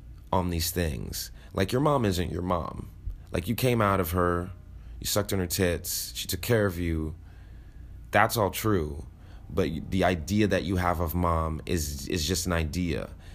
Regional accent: Brooklyn, New York, United States; being a black kid immigrant mother from Barbados, black kid growing up in Brooklyn in the 80s, very dangerous.

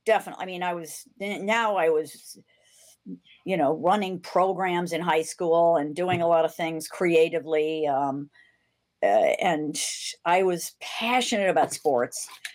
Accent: St. Louis, Missouri, United States; I grew up in St. Louis and I used to listen to Harry Carey and Jack Buck do the baseball Cardinals every night while I was painting.

